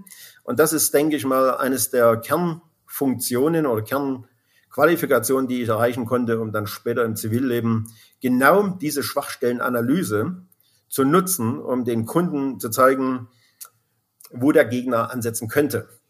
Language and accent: German; Thuringia, Germany; born there; Ja, also ich bin im Osten geboren, in Thüringen. Und zur Wende war ich genau 18 Jahre alt.